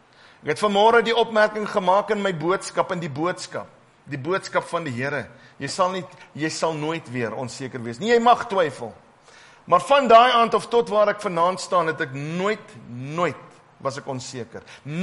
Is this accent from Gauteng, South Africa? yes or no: yes; Brakpan, Gauteng, South Africa; ek kom van Brakpan af, en in Brakpan het hulle my geken.